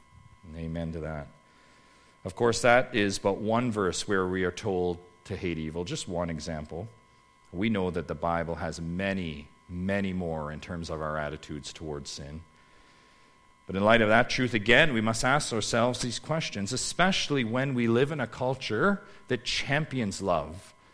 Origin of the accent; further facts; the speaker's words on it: Canada; sometimes I just take it for granted as a Canadian sometimes